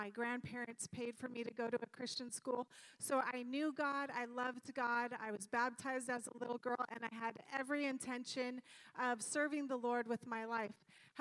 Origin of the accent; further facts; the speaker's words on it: Sacramento, California, United States; Okay, so I was born and raised in Sacramento, actually not far from here in Oak Park. I was raised by a single mom for the most part.